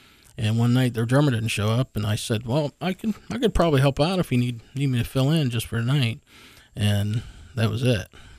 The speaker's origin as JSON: {"language": "English", "town": "Youngstown", "region": "Ohio", "country": "United States", "tie": "born or raised there", "said": "I grew up in a town in Youngstown, on the west side of Youngstown. A street called Argo Street, it was a cul-de-sac"}